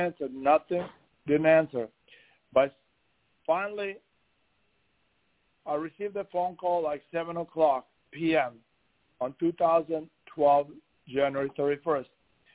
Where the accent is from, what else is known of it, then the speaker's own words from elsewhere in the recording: Kosovo; English is a second language; moved away; I'm from Kosovo, and I came to this country in 1980.